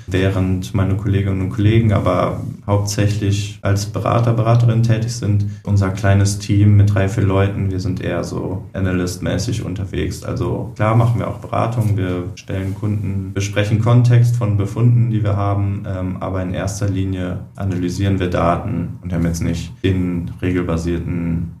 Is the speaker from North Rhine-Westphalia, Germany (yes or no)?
yes; North Rhine-Westphalia, Germany; born there; now in Saarland, Germany; Ich komme gebürtig aus dem Münsterland, wohne allerdings jetzt im Saarland